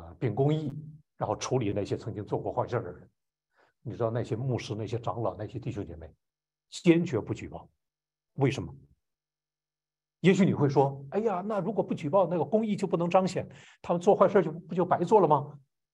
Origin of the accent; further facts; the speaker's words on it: Northeast China, China; also born or lived in Guangdong / Nanjing; 由于我是东北人，我天生见的东北来的弟兄姐妹就会亲切一些